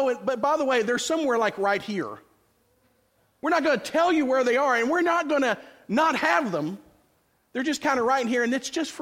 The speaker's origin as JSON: {"language": "English", "region": "Texas", "country": "United States", "said": "Because I'm an American. I'm a Texan."}